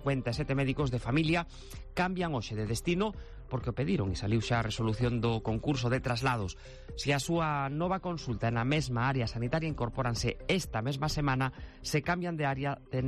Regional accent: Galicia, Spain; Somos os galegos de vacinarnos

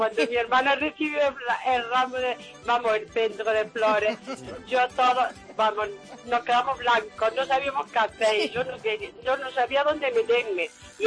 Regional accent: Jaén, Andalusia, Spain; Soy de Jaén y estoy esperando que venga Jaén a verme

